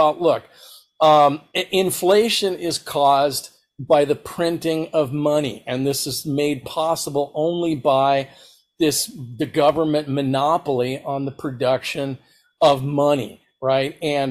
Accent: United States; because I'm an American

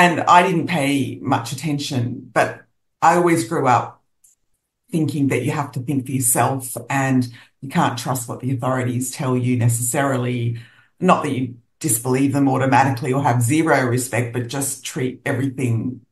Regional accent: Wollongong, New South Wales, Australia; I grew up in Wollongong and my mother was Scottish and my father was Italian.

